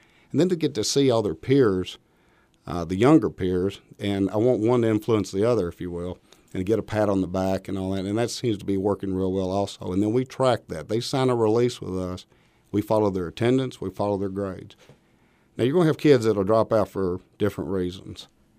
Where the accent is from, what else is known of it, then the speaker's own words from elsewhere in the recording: Fulton, Kentucky, United States; And I'm originally from Fulton City, graduated from Fulton City High School.